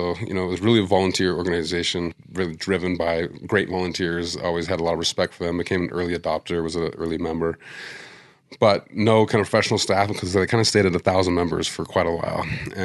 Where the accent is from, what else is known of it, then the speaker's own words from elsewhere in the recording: Missoula, Montana, United States; growing up in Missoula, I got a wildlife biology degree at the University of Montana